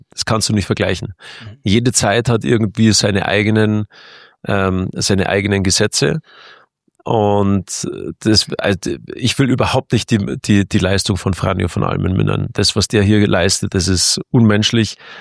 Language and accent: German; Italy; German is a second language